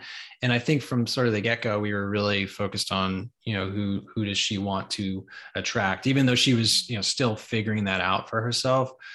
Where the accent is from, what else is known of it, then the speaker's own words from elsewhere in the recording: New York, United States; now in Atlanta, United States; She's from Tampa originally. I was from New York. We chose Atlanta.